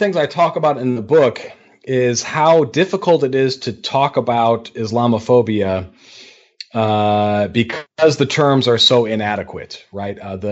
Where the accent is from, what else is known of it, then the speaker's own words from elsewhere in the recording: Detroit, Michigan, United States; And I'm originally from Detroit.